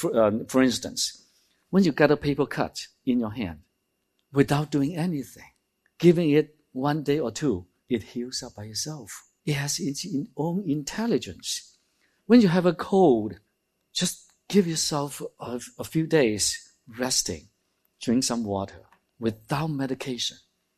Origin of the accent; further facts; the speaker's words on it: China; Of course, I grew up in China